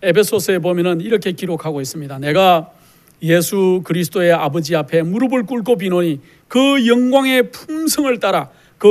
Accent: South Korea; now in United States; 저도 한국 사람이죠. 미국에 와서 살고 있지만은 저는 한국 사람이고 한국 사람의 성향을 저도 그대로 유지하고 있는 그러한 사람인 것 같습니다.

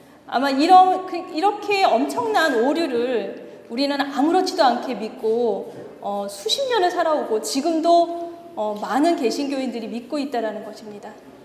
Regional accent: Suwon, Gyeonggi Province, South Korea; 제가 태어난 곳은 경기도 수원이었고 수원에서도 역전에 있었어요.

